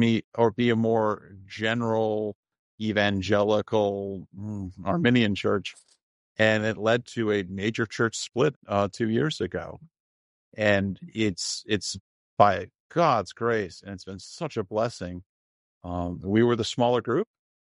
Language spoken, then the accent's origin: English; Connecticut, United States; I came to Connecticut, back to Connecticut in 2007, I'm originally from Connecticut